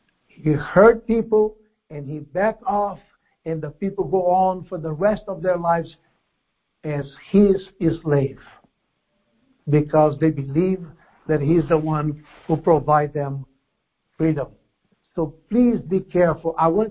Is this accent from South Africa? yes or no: no; Brazil; I came from Brazil. And Brazil, the Pentecostal fever is enormous.